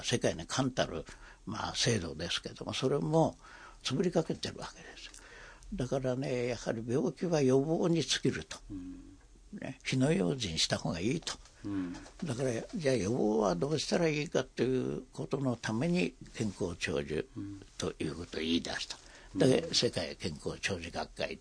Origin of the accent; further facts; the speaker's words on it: Nagano, Japan; 私はもともと長野山奥の出身ですから、開業医の息子でね、